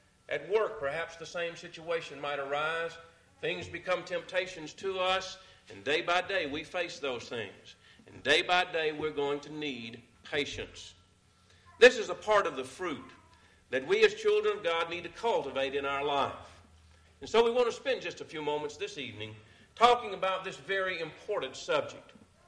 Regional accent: Georgia, United States; I think I've drawn the illustration where I grew up down in Georgia.

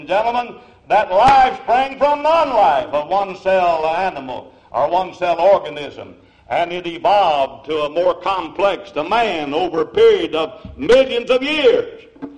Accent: Kentucky, United States; Where I grew up down in Kentucky, if you take a hair from a horse's tail and put it in rainwater

